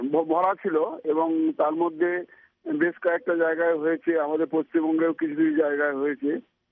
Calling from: Bardhaman, West Bengal, India; ভোটব্যান নাগেরপাড়া বর্ধমান থেকে বলছি।

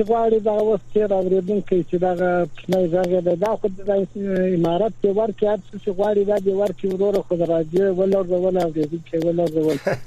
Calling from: Zabul, Afghanistan

